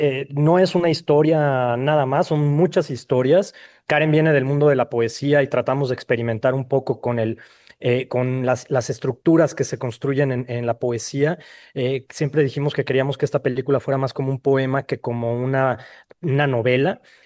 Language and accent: Spanish; Michoacán, Mexico; Yo soy michoacano, pues es un orgullo